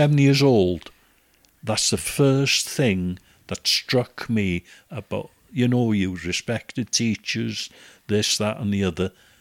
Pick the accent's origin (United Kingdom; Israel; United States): United Kingdom; Bangor, Wales; And I was brought up in Bangor